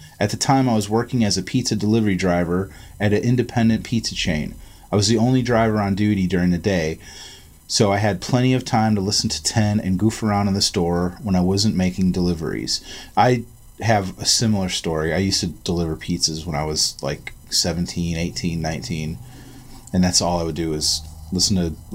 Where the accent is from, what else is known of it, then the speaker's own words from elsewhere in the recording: New York, United States; Oh, I'm from New York. That's how we do it.